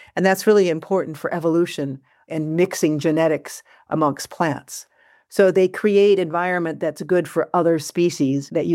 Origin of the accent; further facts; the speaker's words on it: Michigan, United States; I mean, I grew up in Michigan. I grew up in a suburb of Detroit.